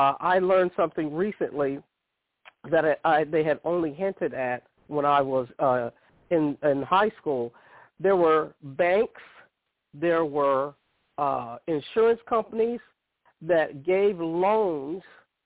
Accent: Florida, United States; my mother's from Alabama, but I grew up in Florida

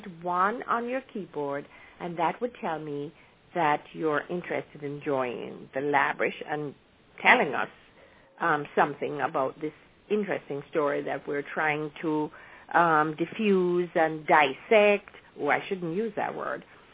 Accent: Kingston, Jamaica; But I was born and raised in Kingston, but my relatives, my mother's relatives, were all in Savlamar in Westmoreland

